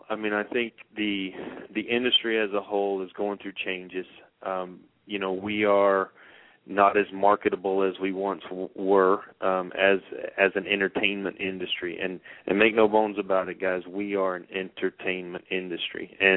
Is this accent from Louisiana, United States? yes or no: yes; Louisiana, United States; And trust me, growing up in Louisiana, having late post, it's not easy as a horseman